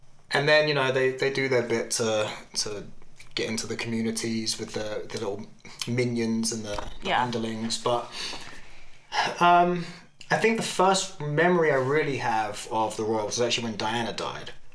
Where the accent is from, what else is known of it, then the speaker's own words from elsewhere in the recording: England, United Kingdom; now in United States; For intents and purposes, I'm English, really.